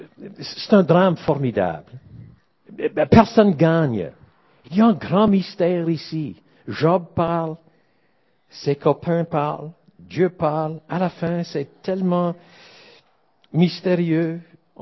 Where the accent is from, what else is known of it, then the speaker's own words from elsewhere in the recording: Drummondville, Quebec, Canada; Je me souviens quand j'étais jeune, à Drummondville, tout près de Montréal